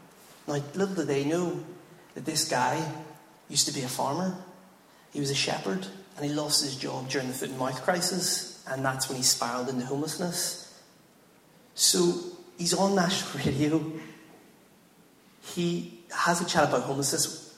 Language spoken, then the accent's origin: English; Ireland; I'm not going to cut it that short. I'm Irish.